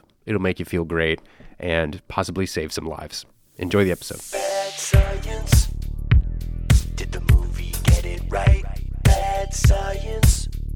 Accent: Florida, United States; I adopted Florida, my home state.

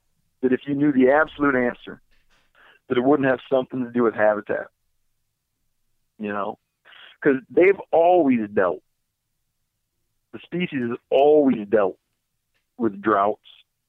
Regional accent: Michigan, United States; I grew up on whitetails. I grew up in Michigan.

